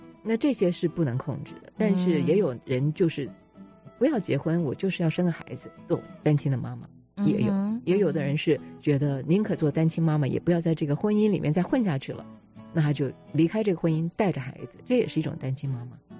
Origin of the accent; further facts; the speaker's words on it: Taiwan; 就是我是台湾来的，我不知道在国内怎么样。